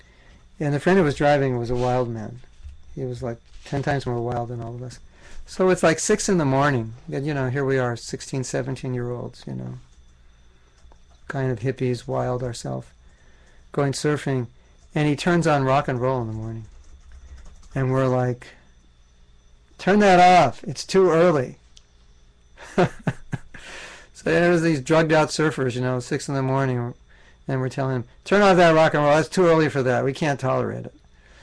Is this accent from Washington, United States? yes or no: no; California, United States; And I grew up in California, and the era I grew up in, everybody surfed.